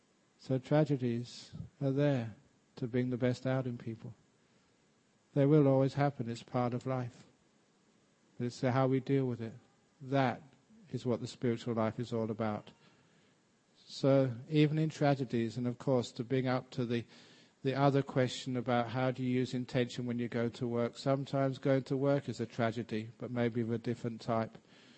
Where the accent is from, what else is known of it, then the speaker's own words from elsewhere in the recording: London, United Kingdom; because I came across them every now and again growing up in London.